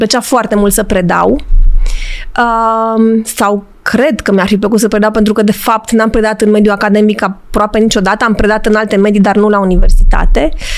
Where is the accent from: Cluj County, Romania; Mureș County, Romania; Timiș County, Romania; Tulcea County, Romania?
Cluj County, Romania; Cluj-Napoca; În ultimii 30 de ani am stat o bună parte din timp la Cluj, pentru că eu sunt din Cluj.